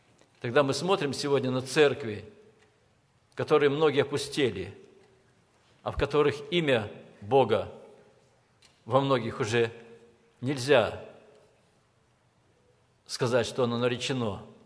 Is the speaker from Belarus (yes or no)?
no; Kyrgyzstan; moved away; Я родился и вырос в Киргизии